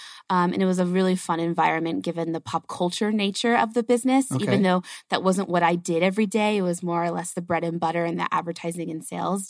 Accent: Florida, United States; I was born and raised in Florida, and so I went from hot and sticky to hot and dry.

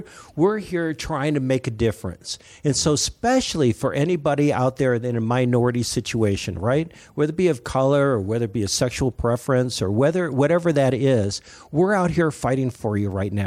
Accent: Detroit, Michigan, United States; also born or lived in Los Angeles; it was a really bad situation that I grew up in Detroit. It was actually safer and better in L.A.

